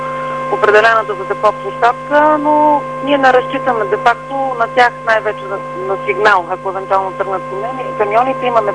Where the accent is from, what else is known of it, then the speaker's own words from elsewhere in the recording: Sofia, Sofia City, Bulgaria; now in Bobov Dol, Bulgaria; Аз лично съм кореняк софиянка, обаче по една или друга причина 22 години живея и работя в Бобов дол